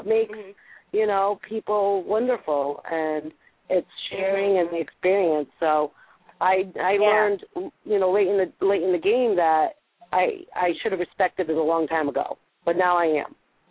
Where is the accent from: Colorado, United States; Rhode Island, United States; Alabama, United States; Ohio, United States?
Rhode Island, United States; accent: Rhode Island; I spoke English very well, but I have an accent on top of my Rhode Island accent. So, yeah, it was a little difficult with certain, because where I grew up was kind of a yuppie kind of area.